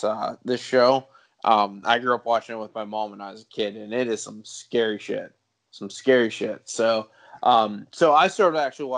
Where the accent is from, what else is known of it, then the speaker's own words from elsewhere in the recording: Pittsburgh, Pennsylvania, United States; No, I'm from Pittsburgh, actually.